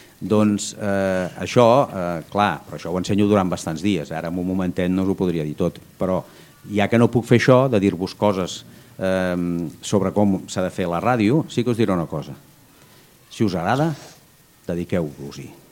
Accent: Igualada, Catalonia, Spain; Jo vaig començar a fer ràdio a Igualada. Jo sóc d'Igualada.

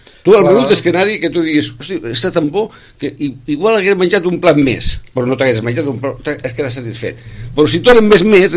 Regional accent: Sitges, Catalonia, Spain; Jo soc de Sitges, nascut a Sitges, tota la meva vida, i conec totes les festes que tinc.

